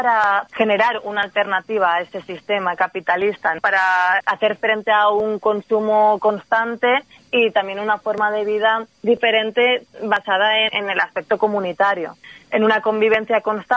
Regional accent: Valencia, Valencian Community, Spain; now in Ontinyent, Spain; Luego también hay gente que venimos de Valencia

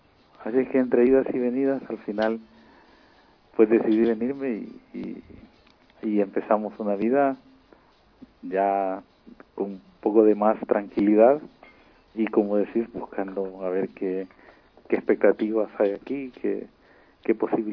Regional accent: El Salvador; now in Madrid, Spain; Sí, yo soy de Salvador.

